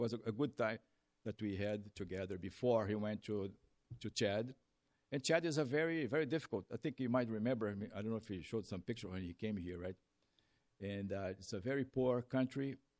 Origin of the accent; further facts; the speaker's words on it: Brazil; English is a second language; I'm from Brazil, as I said before.